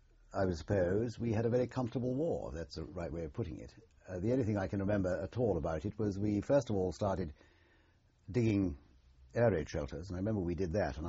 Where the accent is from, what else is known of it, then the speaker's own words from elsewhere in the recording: Kenya; I was born in Kenya.